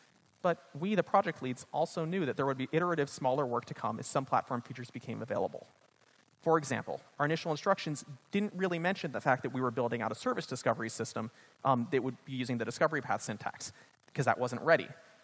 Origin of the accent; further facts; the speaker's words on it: Los Angeles, California, United States; So I grew up in Los Angeles, and I remember going to California Adventure and getting on this roller coaster.